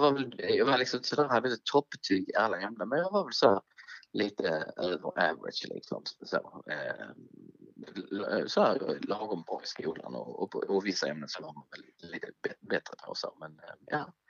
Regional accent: Lomma, Skåne, Sweden; now in Netherlands; Men Lomma är det från början. Och sen ja, det var där jag växte upp. En liten stad, eller en stad är väl för mycket sagt en by.

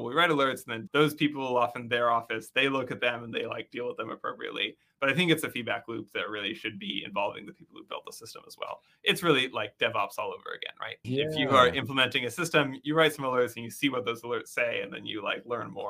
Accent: San Francisco Bay Area, California, United States; I'm from San Francisco Bay Area. The Mission burrito is very close to my heart.

